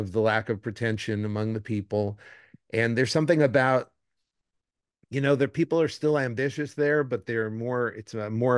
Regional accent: New York City, New York, United States; I grew up in New York City.

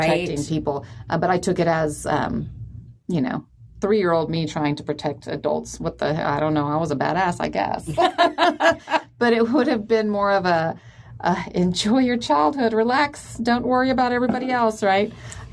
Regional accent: Argentina; Yeah, that was a big one growing up in South America.

